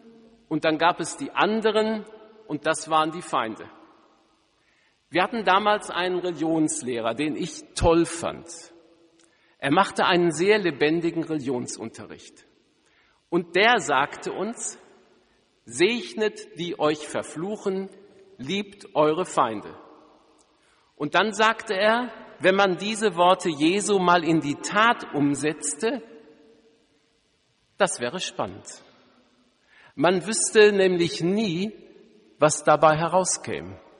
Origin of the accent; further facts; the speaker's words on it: Wanne-Eickel, North Rhine-Westphalia, Germany; Ich ging damals ins Jungengymnasium meiner Geburtsstadt, der schönen Stadt Wanne-Eickel.